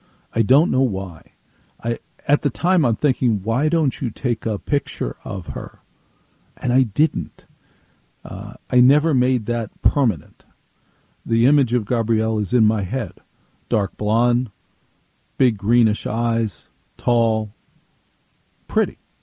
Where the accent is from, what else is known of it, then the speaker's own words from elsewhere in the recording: New Jersey, United States; I grew up in Jersey.